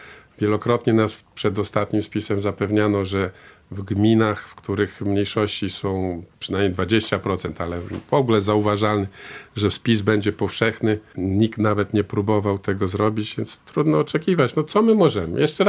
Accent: Białystok, Podlaskie Voivodeship, Poland; Ja, ponieważ jestem Białostoczaninem

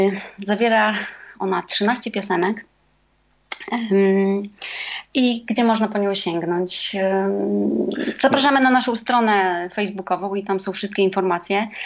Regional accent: Białystok, Podlaskie Voivodeship, Poland; Ja pochodzę z Białegostoku

